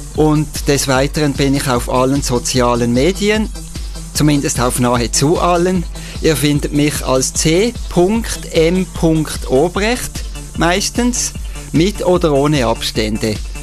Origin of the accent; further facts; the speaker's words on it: Switzerland; ich bin aus der Schweiz und produziere elektronische Musik.